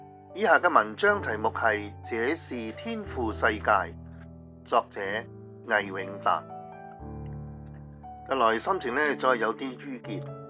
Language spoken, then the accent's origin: Chinese; Hong Kong; 我是生于香港，长于香港，细小而有奇妙的国际都会，